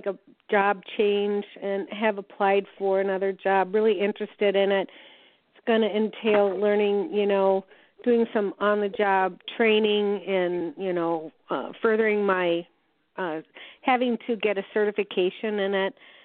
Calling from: Wisconsin, United States; I'm calling from Wisconsin.

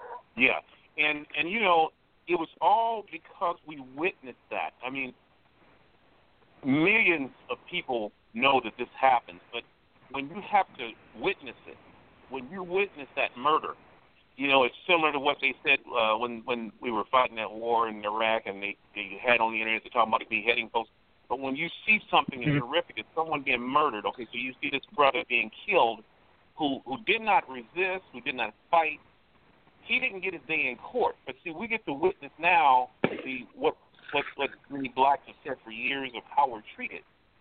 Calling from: Indianapolis, Indiana, United States; I'm calling from Indianapolis.

